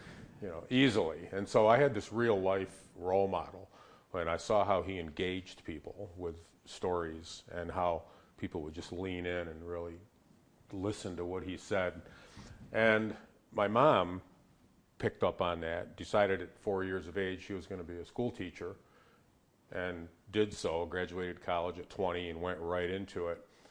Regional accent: Owego, New York, United States; I grew up downriver in Owego, and I had a grandfather who was a, forgive the cliche so early, a larger-than-life character

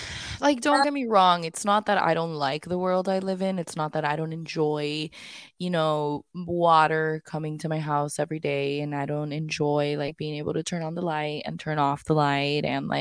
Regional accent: Monterrey, Nuevo León, Mexico; I'm originally from here, right? Like I was born here, raised for the first half of my childhood here, and then I was raised in Monterrey

